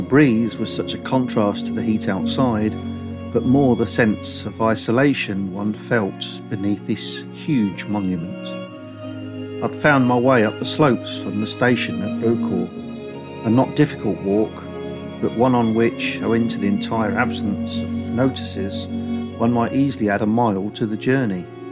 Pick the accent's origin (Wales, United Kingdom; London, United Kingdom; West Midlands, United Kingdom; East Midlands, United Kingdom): East Midlands, United Kingdom; Northampton; Northampton, my hometown